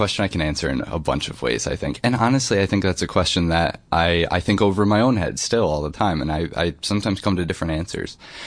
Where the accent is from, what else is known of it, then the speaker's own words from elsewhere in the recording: New Paltz, New York, United States; And I think that growing up in Ulster County, I grew up in the kind of area around New Paltz, the Wallkill River Valley.